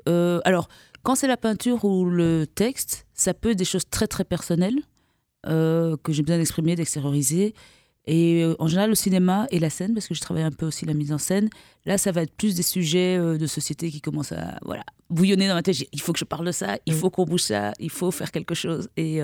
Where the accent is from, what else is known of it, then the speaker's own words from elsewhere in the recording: Belgium; moi je suis de Belgique à la base